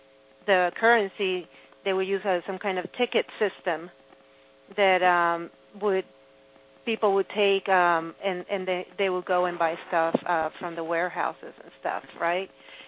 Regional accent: Venezuela; My parents are survivors of World War II in Italy, and they migrated to Venezuela, and then I came from Venezuela.

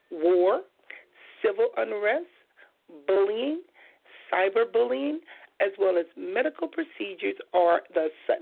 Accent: Compton, California, United States; especially growing up in Compton

